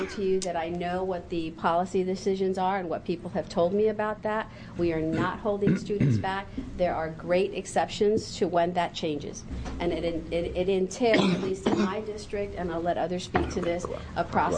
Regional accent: St. Thomas, U.S. Virgin Islands; I'm from St. Thomas, U.S. Virgin Islands

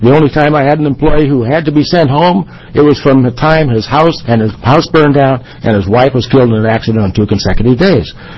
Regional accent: Williams, Oregon, United States; I'm from Williams, Oregon.

